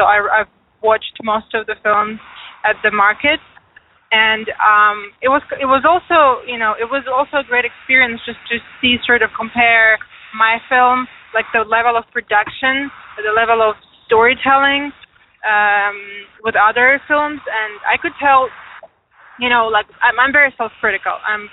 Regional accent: Ukraine; Yes, I am from Ukraine.

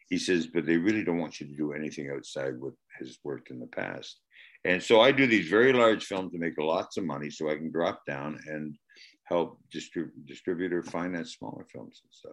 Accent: Canada; I'm Canadian

